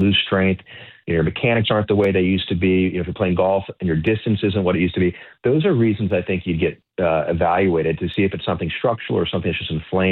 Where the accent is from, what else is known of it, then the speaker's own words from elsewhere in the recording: Miami, Florida, United States; I grew up in Miami, so I'm not that far away. Lived here my whole life until I went away for training and for college.